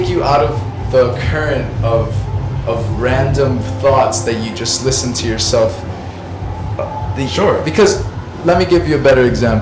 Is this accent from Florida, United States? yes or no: yes; Miami, Florida, United States; I'm from Miami, Florida.